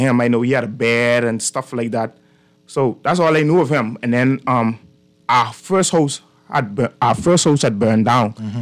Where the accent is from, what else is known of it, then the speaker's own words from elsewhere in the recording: Bahamas; I grew up in Bacardi. The Haitian village in Bacardi, you know, just humble beginnings